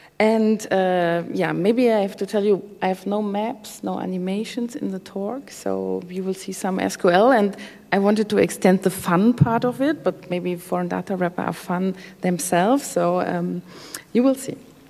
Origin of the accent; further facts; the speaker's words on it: Bonn, North Rhine-Westphalia, Germany; I'm not. I'm from Bonn